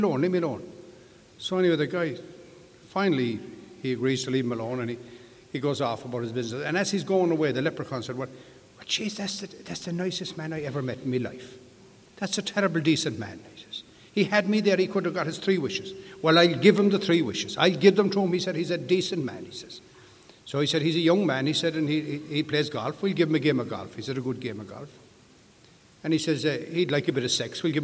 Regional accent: England, United Kingdom; moved away as an adult; now in United States; I started this drinking at 23. I came out to America from England. I was brought out as a band leader for a fellow who lives in this town here.

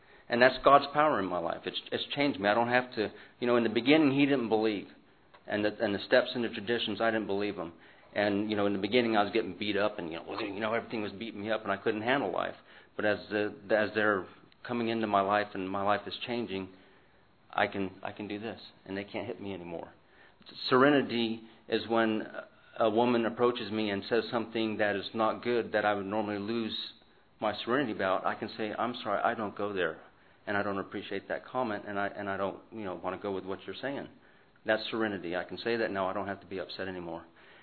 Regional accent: Pensacola, Florida, United States; I'm from Pensacola.

